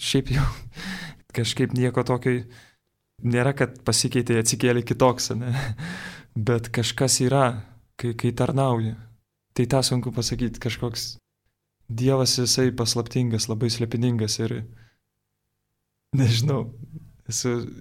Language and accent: Lithuanian; Vilnius, Vilnius County, Lithuania; Ir, na ką, esu vilnietis.